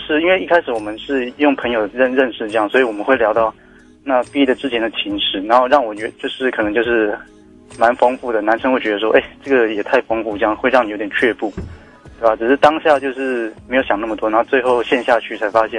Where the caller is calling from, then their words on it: Taichung, Taiwan; 我是台中的